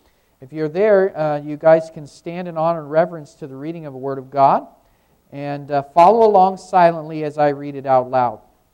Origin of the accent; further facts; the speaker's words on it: Seattle, Washington, United States; We're from Seattle. We've driven a long way to come see you guys this morning.